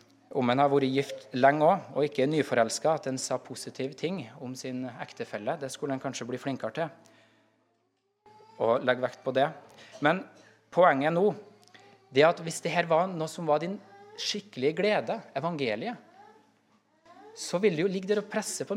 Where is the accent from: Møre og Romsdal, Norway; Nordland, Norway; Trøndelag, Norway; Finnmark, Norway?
Trøndelag, Norway; Jeg hadde oldemor hjemme i Trøndelag, vokste opp på slektsgården. Og den gården den lå ganske øde.